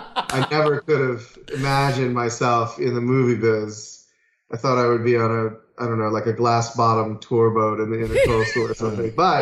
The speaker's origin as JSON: {"language": "English", "town": "Margate", "region": "Florida", "country": "United States", "tie": "born or raised there", "said": "I grew up in Crawl Springs in Margate."}